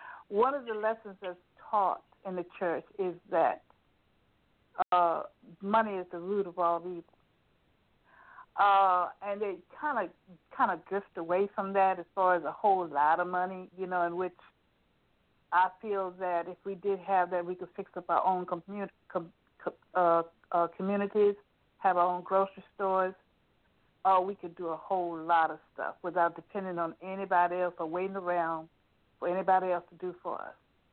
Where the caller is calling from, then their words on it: Richmond, Virginia, United States; I'm calling from Richmond, Virginia.